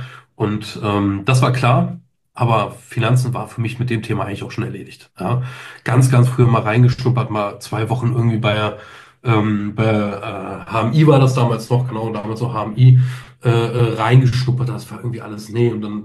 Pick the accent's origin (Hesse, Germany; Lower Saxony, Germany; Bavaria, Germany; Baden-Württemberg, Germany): Lower Saxony, Germany; Braunschweig; Ja, also ich komme aus Braunschweig ursprünglich, habe hier auch mein Büro in Braunschweig.